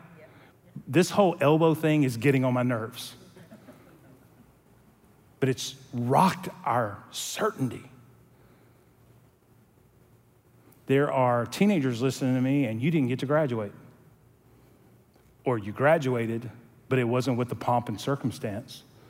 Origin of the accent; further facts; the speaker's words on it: Georgia, United States; For those of you that don't remember, the devil went down to my home state.